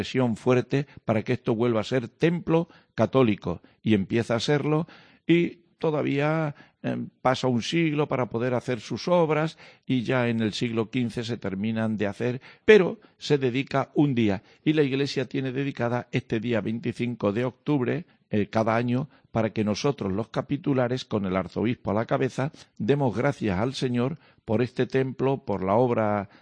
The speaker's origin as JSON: {"language": "Spanish", "town": "Guadalupe", "region": "Extremadura", "country": "Spain", "tie": "born or raised there", "said": "me han querido a mí destacar con dos más guadalupenses. A mí me ha hecho ilusión porque es mi pueblo"}